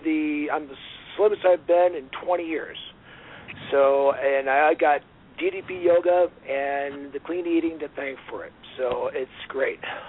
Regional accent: South Dakota, United States; Yeah, well, South Dakota, I grew up in South Dakota, so it kind of grows on you.

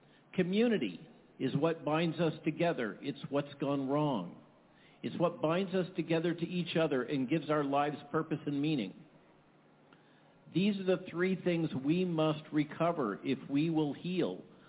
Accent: Goleta, California, United States; also born or lived in Palo Alto, United States; I was born in Palo Alto, raised in Goleta, California. But when I returned to my birth state, I hardly recognize it.

